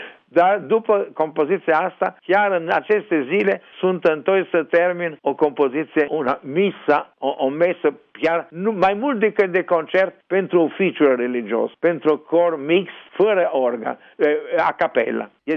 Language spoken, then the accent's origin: Romanian; Chernivtsi, Chernivtsi Oblast, Ukraine; moved away as an adult; eu m-am născut în 1919 la Cernuță, în Bucovina de Nord. Era România atunci. Din nefericire, astăzi nu mai este, nu mai aparține statului român, dar aparține statului ucrainean. Eu nu m-am întors niciodată în orașul meu natal